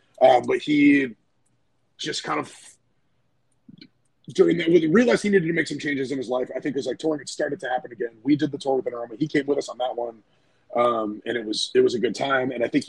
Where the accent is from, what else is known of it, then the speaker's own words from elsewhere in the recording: Florida, United States; if I hadn't known those dudes since I was a kid from growing up in Florida